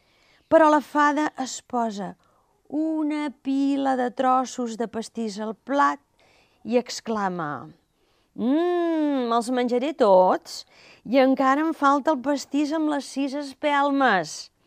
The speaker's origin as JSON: {"language": "Catalan", "town": "La Garriga", "region": "Catalonia", "country": "Spain", "said": "vinc de la Garriga i estic encantada, evidentment, d'estar aquí"}